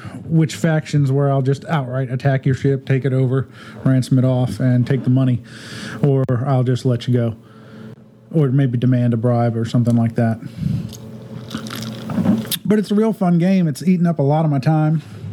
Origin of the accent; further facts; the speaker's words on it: Virginia, United States; from Virginia, and I'm a bit of a RPG sci-fi lover kind of guy.